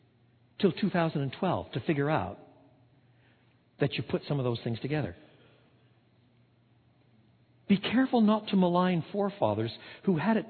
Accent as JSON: {"language": "English", "country": "Canada", "also_born_or_lived": "England", "lives_now": "Chicago, United States", "said": "Now, I'm from Chicago, and before that I'm from Canada, and I lived for a long time in England."}